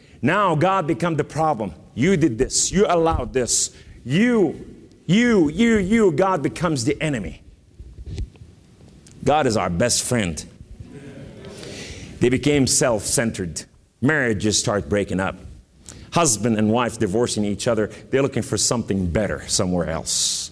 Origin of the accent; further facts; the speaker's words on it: New York, United States; accent: New York; Excuse my New York accent.